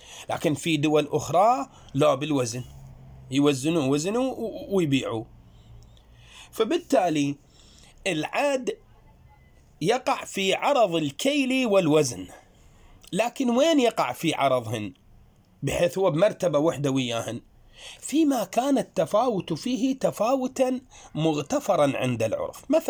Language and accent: Arabic; Iraq